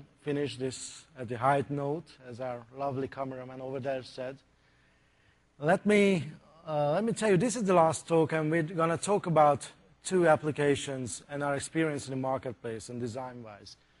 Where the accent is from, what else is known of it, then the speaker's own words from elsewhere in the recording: Hungary; If you're wondering where the funny accent is from, we're actually from Hungary, which is the little red country surrounded by all the green ones.